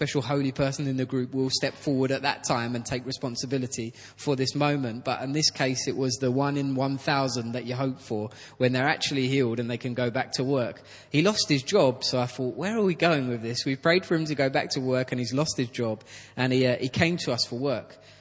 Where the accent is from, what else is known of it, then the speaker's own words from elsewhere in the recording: London, United Kingdom; And I'm from East London, and if you've got a gold tooth, you've made it, okay?